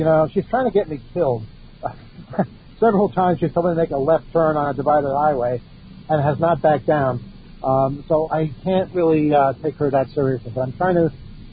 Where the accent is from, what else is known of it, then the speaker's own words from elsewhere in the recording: New York, United States; Kyle's from Washington, I'm from New York.